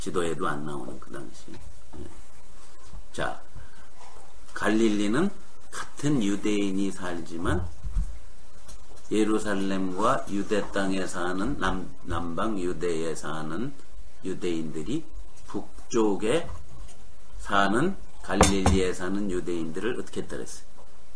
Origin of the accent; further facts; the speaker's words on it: Goesan, North Chungcheong, South Korea; born there; 나도 그런 데서 태어났지만 충청북도 괴산군 불정면 목도리 전기도 없었어요.